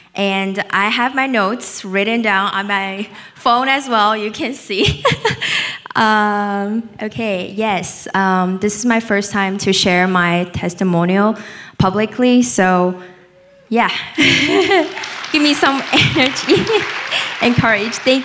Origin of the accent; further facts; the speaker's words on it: China; English is a second language; moved away as an adult; now in United States; I was born and raised in China for 18 years, and I came to study abroad in the States in 2019.